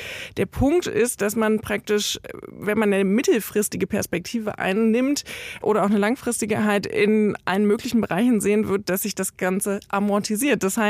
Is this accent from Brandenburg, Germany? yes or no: yes; Brandenburg, Germany; ich komme aus Brandenburg.